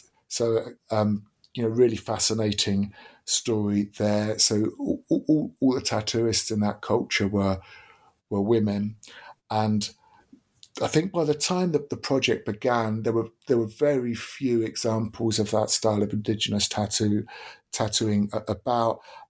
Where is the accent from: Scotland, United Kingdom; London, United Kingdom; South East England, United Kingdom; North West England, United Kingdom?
South East England, United Kingdom; Deal; And I remember, like, growing up in Deal in Kent, there was one tattoo studio there